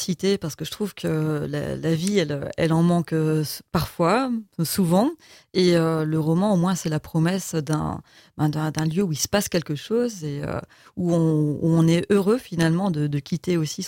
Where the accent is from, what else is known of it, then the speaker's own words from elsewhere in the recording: Bourgogne-Franche-Comté, France; J'ai grandi près de la Loire, donc il y a toujours eu cette attraction de l'eau.